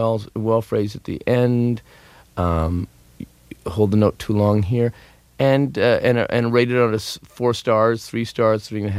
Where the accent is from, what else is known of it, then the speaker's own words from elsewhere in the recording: Hamilton, Ontario, Canada; growing up in Hamilton, Ontario, Canada